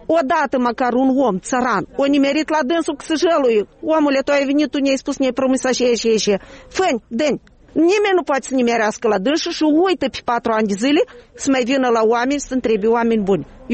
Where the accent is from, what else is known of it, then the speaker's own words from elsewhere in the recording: Moldova; noi suntem moldoveni din talp și moldovenii am fost tot timpul.